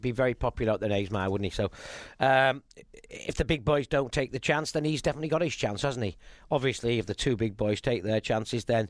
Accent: Yorkshire and the Humber, United Kingdom; I'm a Yorkshireman

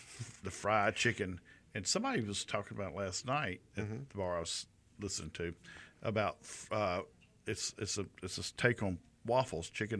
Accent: Laurel, Mississippi, United States; But I'm trying to plan a one-day trip to Laurel, in my hometown where I was born. I just hadn't been there in many decades, over 20 years.

